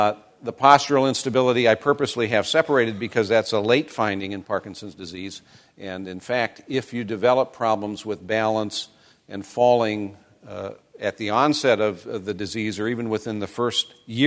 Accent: Nebraska, United States; I live in Tennessee now, but I grew up in Nebraska.

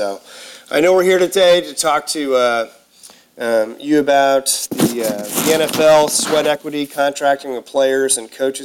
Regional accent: St. Louis, Missouri, United States; I grew up in St. Louis, Missouri. It's a huge baseball town.

